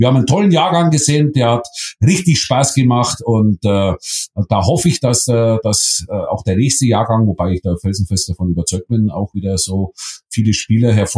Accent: Germany; Also wir als Deutsche können stolz sein auf unsere U21.

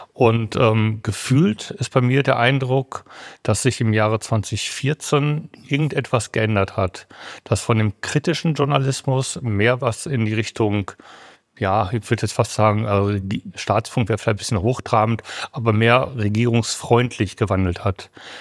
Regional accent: Haltern, North Rhine-Westphalia, Germany; Ich komme aus Haltern.

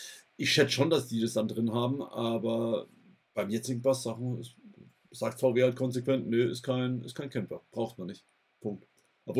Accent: Bavaria, Germany

